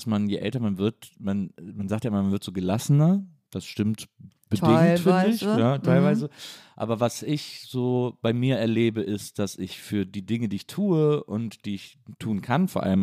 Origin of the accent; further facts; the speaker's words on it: Cologne, North Rhine-Westphalia, Germany; Und ich glaube, also als Kölner kennt man das, aber ich glaube, jeder außerhalb Kölns denkt